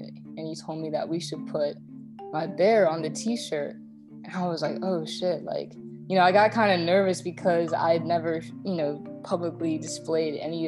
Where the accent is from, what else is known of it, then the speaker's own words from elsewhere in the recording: Maryland, United States; I'm home from the West Coast. I'm originally from Maryland.